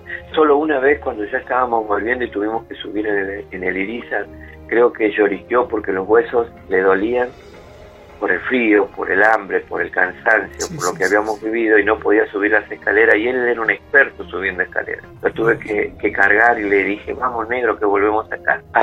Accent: Argentina; Yo soy un argentino orgulloso.

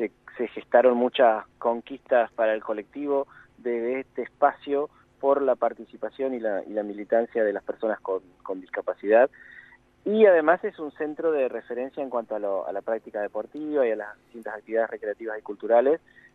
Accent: Entre Ríos, Argentina; moved away as an adult; Me apoyó para mi cambio de vida a los 20 años, cuando más o menos me vine de Entre Ríos a Buenos Aires.

